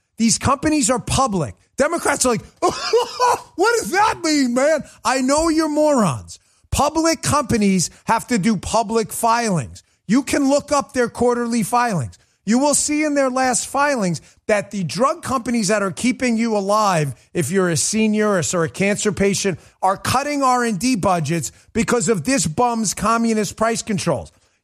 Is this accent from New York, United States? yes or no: yes; New York City, New York, United States; I'm actually from New York City. I lived in Queens. My dad lived in Jackson Heights. So did my grandmother. I spent a lot of my childhood there.